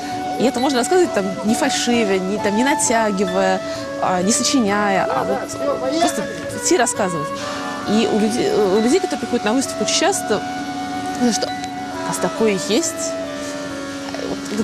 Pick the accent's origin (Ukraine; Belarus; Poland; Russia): Russia; Moscow; потому что я москвичка, мне очень в городе не хватает этого простора.